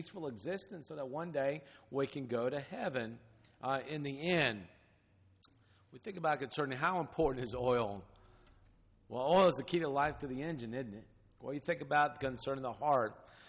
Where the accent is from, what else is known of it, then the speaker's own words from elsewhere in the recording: Florida, United States; I think about growing up in Florida, we saw that all the time with the salt from the ocean, the Atlantic Ocean.